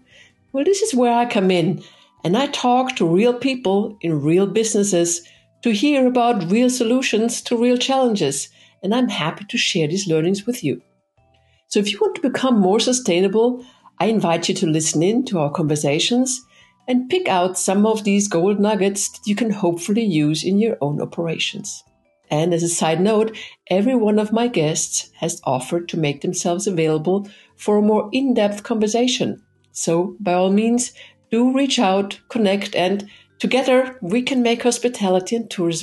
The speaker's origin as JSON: {"language": "English", "country": "Austria", "said": "Montafon, of course, being a beautiful alpine area in the region of Vorarlberg in my home country of Austria."}